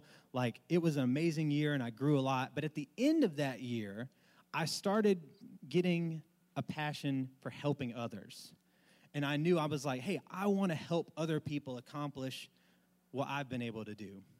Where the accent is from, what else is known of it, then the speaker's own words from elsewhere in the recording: Charleston, South Carolina, United States; And I'm from Charleston originally. And as anybody that grew up in South Carolina, especially in Charleston, when you get told you have to move to Myrtle Beach, you kind of go, yeah, I don't want to do that.